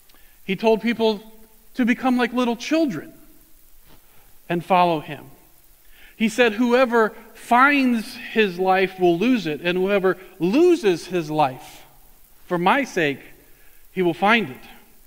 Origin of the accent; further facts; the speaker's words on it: Warren, Indiana, United States; But I grew up in Indiana. I grew up down around Warren. I went to Converse Church of Christ.